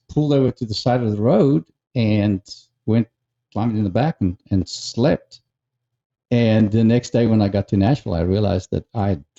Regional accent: Pretoria, Gauteng, South Africa; moved away as an adult; also born or lived in Johannesburg / Cape Town; now in United States; I was born and raised in Pretoria, South Africa, lived a little bit in Joburg, or Johannesburg

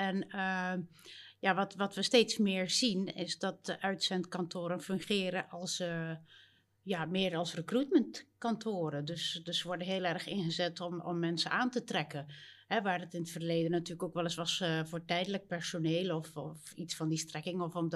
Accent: Zeeland, Netherlands; Ik ben Zeeuws-Vlaamse.

